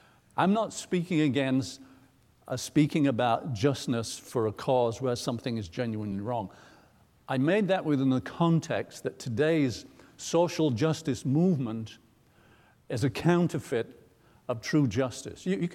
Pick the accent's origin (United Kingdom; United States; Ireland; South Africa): United Kingdom; England; I'm not telling you this because it's English stuff and I'm from England.